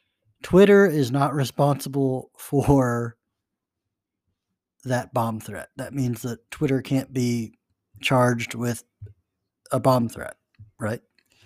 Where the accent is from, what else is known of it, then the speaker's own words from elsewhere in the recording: Missouri, United States; we will start with Harry S. Truman of my home state of Missouri